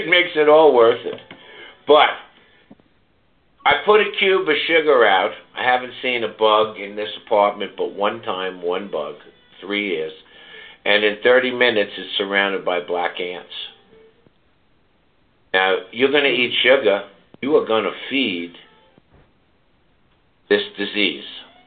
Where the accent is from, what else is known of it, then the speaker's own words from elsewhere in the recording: Manhattan, New York, United States; also born or lived in St. Louis; I'm from St. Louis, you. Listen up. Having family meals is not, you know, just belong to the South. Now, I'm half Jewish, half Protestant, and I grew up mostly with Italians in Manhattan.